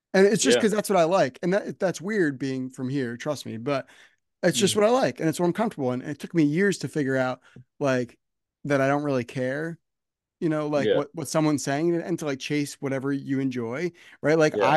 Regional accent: New Jersey, United States; Like I said, I'm from New Jersey, right?

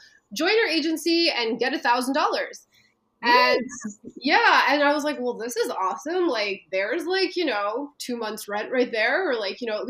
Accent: Montreal, Quebec, Canada; So I'm originally from Montreal.

